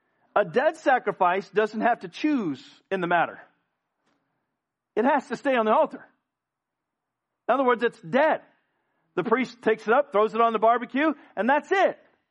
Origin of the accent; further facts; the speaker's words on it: United States; By the mercy of God, I'm an American. I could have been born in Venezuela or North Korea.